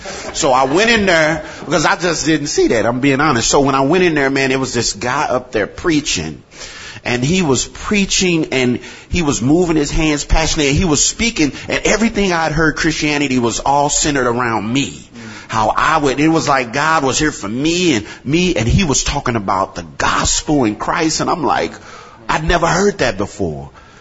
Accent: St. Louis, Missouri, United States; I'm from North St. Louis

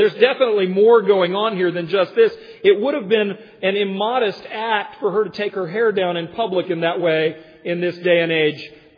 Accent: Virginia, United States; and I was raised in the Commonwealth of Virginia and love dearly Virginia.

